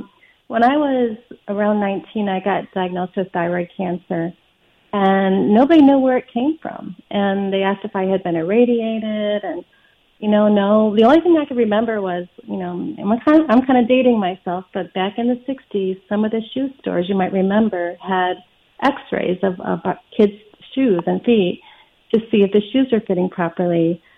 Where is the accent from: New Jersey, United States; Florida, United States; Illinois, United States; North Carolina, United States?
Illinois, United States; And, I grew up in Illinois.